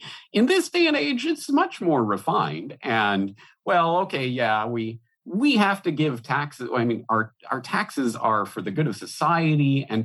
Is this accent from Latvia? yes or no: no; Canada; as I say, I'm Canadian, but so looking from afar into the American political situation